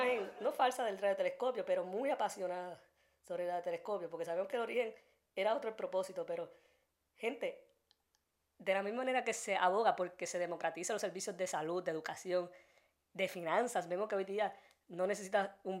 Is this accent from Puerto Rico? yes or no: yes; Puerto Rico; pues con a Puerto Rico, obviamente, por la ubicación geográfica ahí, porque somos una colonia de Estados Unidos, para eso funciona.